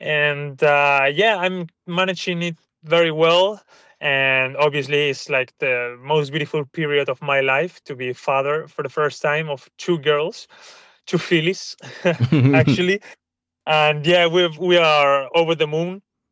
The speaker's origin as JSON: {"language": "English", "town": "San Sebastian", "region": "Basque Country", "country": "Spain", "said": "I'm from San Sebastian, which is a small city in Spain"}